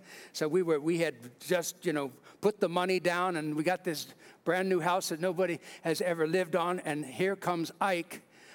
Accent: West Coast, United States; also born or lived in Wisconsin, United States; I'm from the West Coast. Linda's from Wisconsin. We ended up in Wisconsin after I graduated from Dallas Theological Seminary in the early 90s. And we were there for 15 years.

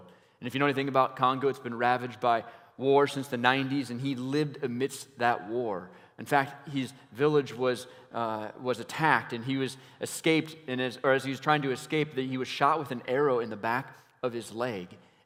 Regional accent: Iowa, United States; Like, I'm from Iowa.

